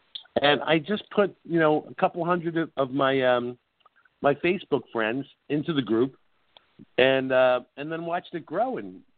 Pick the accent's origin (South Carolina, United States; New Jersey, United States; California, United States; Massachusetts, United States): New Jersey, United States; Bergenfield; also born or lived in Manhattan; And I was born in St. Vincent's Hospital in Manhattan in 1958, and lived the first year of my life in their apartment in the just across the river of the Harlem River from Columbia University in the Bronx, and then we moved out to Bergenfield, New Jersey, in 1960.